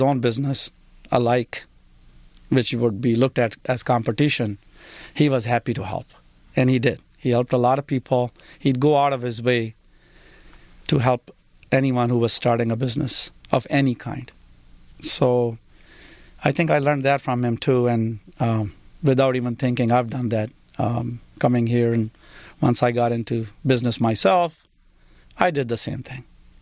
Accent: Pakistan; I grew up in a medium-sized town.

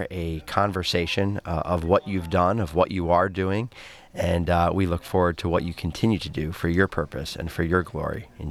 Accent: Philadelphia, Pennsylvania, United States; you can take the boy out of Philly, but you can't take Philly out of the boy. So my accent might come in a few times as we talk a little bit, if we talk too much about that city.

